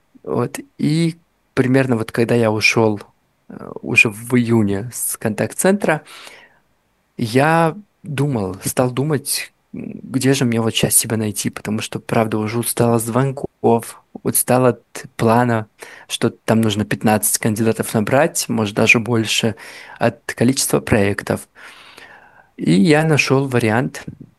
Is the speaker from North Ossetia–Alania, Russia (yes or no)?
yes; North Ossetia–Alania, Russia; now in Vladimir, Russia; я ж приехал из Северной Осетии во Владимир, да, то есть здесь у меня никого.